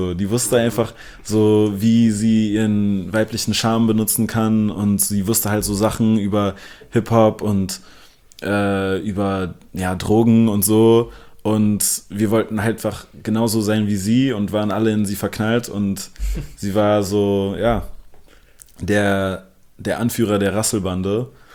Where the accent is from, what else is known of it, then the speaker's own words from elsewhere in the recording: Berlin, Germany; ich bin halt nicht in Compton aufgewachsen, sondern in Berlin.